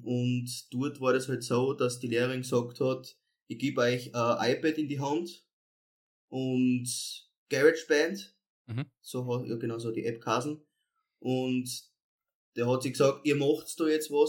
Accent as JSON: {"language": "German", "town": "Edelschrott", "region": "Styria", "country": "Austria", "tie": "born or raised there", "said": "ich komme ja ursprünglich aus dem Bezirk Volzberg, aus Edelschrott, habe dort meine Kindheit verbracht"}